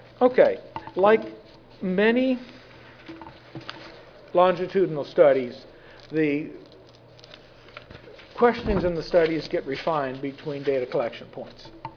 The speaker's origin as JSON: {"language": "English", "region": "Arkansas", "country": "United States", "said": "I'm from Arkansas, I've learned to say that without thinking"}